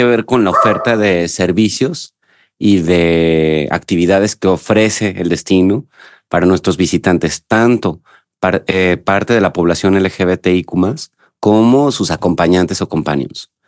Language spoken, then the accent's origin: Spanish; Guadalajara, Jalisco, Mexico; yo pienso que las personas como yo, que somos de Guadalajara, toda nuestra vida hemos ido a Puerto Vallarta como nuestro destino principal de turismo